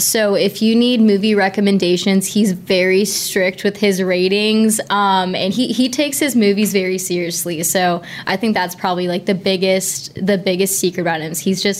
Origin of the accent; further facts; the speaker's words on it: Kansas, United States; now in Richmond, United States; I'm originally from Kansas